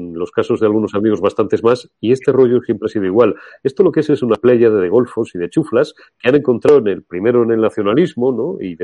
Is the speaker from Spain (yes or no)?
yes; Spain; las gentes que somos del Ebro para abajo